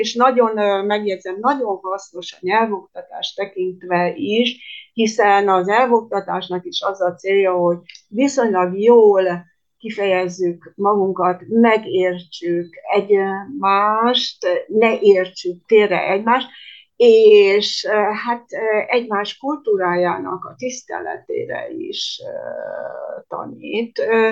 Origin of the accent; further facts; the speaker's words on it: Prekmurje, Slovenia; hiszen Muravidékről való vagyok, Lendvát is jól ismerem.